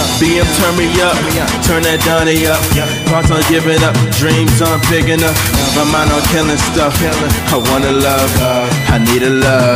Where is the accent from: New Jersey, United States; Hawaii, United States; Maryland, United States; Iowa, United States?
Maryland, United States; Annapolis; I'm from Annapolis